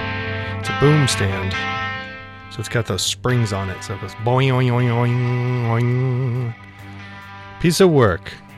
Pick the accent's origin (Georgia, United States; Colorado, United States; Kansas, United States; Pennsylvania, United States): Pennsylvania, United States; But it's a tiny little town, as so many of them are in PA. My home state, so I know.